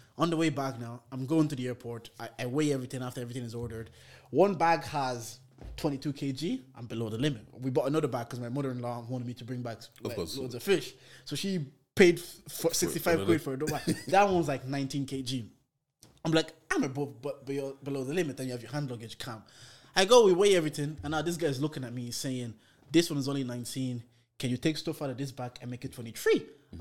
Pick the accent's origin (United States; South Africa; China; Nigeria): Nigeria; And as a Nigerian, I fully understand that you can get your own food everywhere you go.